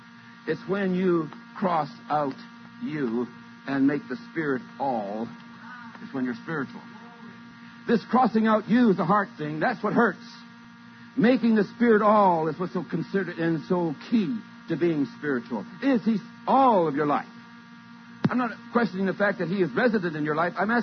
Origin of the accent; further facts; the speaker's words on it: Canada; now in United States; I come from Canada. Originally, I went to Prairie Bible Institute. My parents were on the staff there at the school. So I'm a Canadian, but I'm down here as a missionary to the Americans.